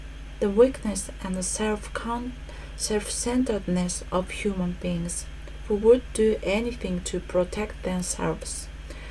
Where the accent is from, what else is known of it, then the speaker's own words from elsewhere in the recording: Niigata, Japan; My hometown is where the Chuet earthquake occurred in 2004, and my parents' house was also affected, damaged. The snow still piled up to about 2 meters. We have to live with snow for about 4 months